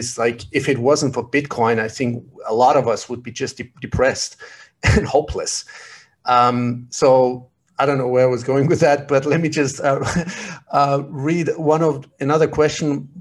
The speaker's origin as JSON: {"language": "English", "country": "Austria", "tie": "born or raised there", "said": "I was raised in Austria"}